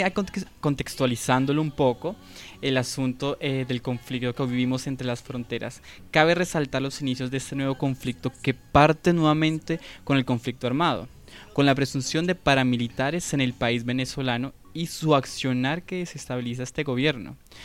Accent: Colombia; que nos atañen como colombianos

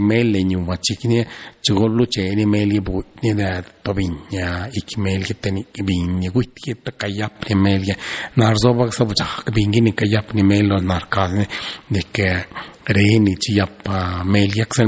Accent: San Baltasar de la Vila, Oaxaca, Mexico; soy originario de San Baltasar de la Vila. Mi pueblo pertenece al municipio de San Dionisio Cotepec, distrito de Tlacolula. Hablo el zapoteco del valle.

